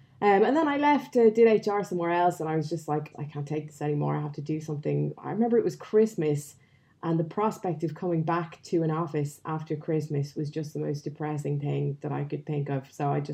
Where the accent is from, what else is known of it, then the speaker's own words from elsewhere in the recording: Dublin, Leinster, Ireland; moved away as an adult; now in London, United Kingdom; And I grew up in Dublin, so I was kind of DJing around Dublin. And then I left to come to London and go to university and have an adventure when I was 19.